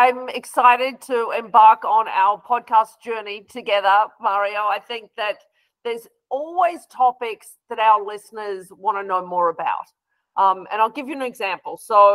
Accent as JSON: {"language": "English", "country": "Australia", "tie": "born or raised there", "lives_now": "United States", "said": "I had an art teacher when I was growing up in Australia who made me fall in love with art"}